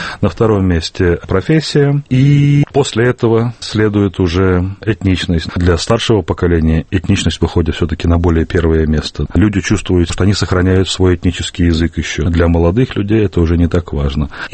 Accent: Moscow, Russia; Я москвич.

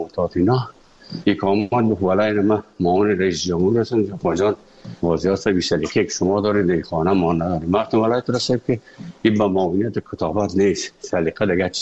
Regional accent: Afghanistan; also born or lived in Moscow; از افغانستان برآمدیم آمدیم سه مسکو 4 سال مسکو به بسیار سختی وردم

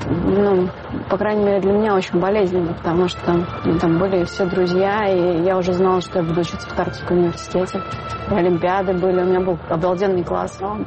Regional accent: Estonia; now in Russia; Едем в город, в который я приехала из Эстонии.

